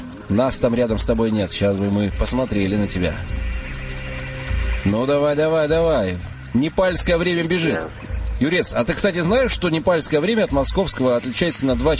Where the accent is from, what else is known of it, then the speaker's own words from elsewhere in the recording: Saint Petersburg, Russia; А мы из Питера.